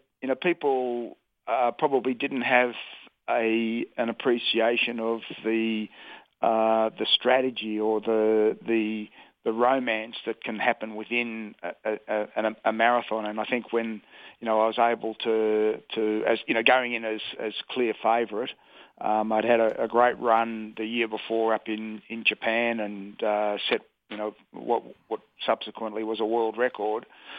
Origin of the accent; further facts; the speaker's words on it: Australia; for me as an Aussie